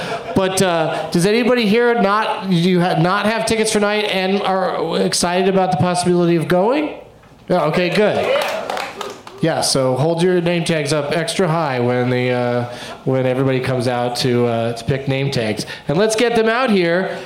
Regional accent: San Diego, California, United States; I grew up in San Diego, where for a while we had the Gulls.

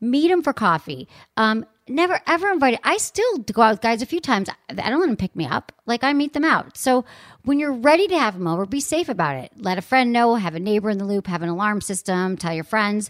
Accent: Michigan, United States; accent: Michigan; So my Michigan accent comes out.

